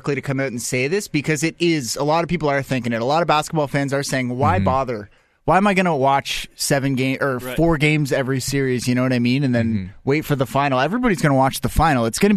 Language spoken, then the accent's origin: English; Ottawa, Ontario, Canada; And, like, for example, I'm from Ottawa.